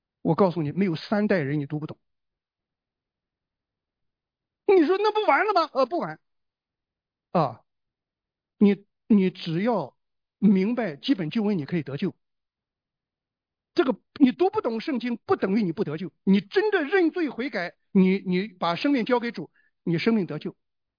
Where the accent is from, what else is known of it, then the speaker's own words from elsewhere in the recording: China; 另外呢，就是大部分咱们都是中国人，对吧？